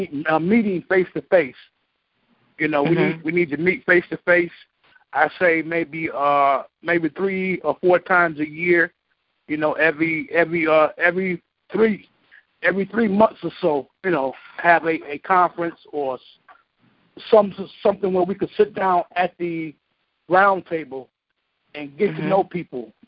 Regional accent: Buffalo, New York, United States; she's from my hometown, Buffalo. In Buffalo, we like to take action.

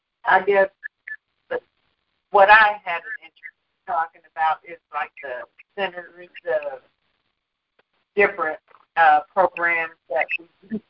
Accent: Illinois, United States; I'm from Illinois

